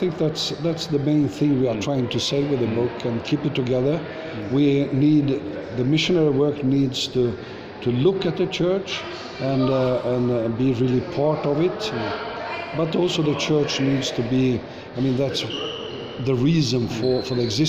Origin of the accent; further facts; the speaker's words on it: Brazil; also born or lived in Sweden; My parents come to Brazil as missionaries from Sweden. So I was 4 years old when we moved to Brazil, and I was raised in Brazil, and that has become my home country.